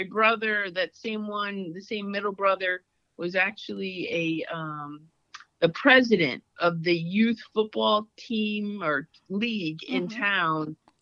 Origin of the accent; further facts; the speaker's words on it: North Haven, Connecticut, United States; It was a pretty fabulous place to grow up. A young suburban area, you know, converted from a lot of farming into this like great suburbia.